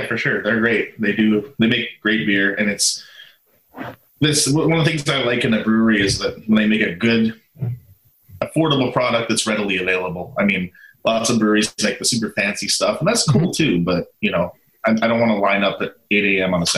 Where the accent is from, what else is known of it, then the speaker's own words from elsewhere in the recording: Canada; I'm from Canada originally.